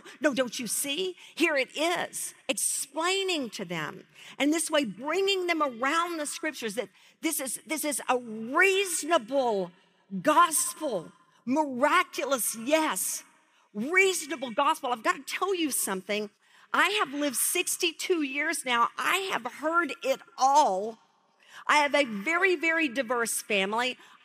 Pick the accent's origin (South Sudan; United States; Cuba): United States; Texas; I come from Texas. We wear cowboy boots there if we're going to ride a horse.